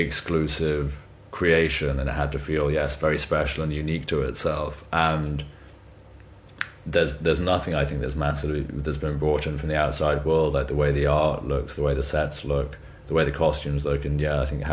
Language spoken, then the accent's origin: English; West Midlands, United Kingdom; I was actually back in my hometown in Shropshire doing some recording work by myself.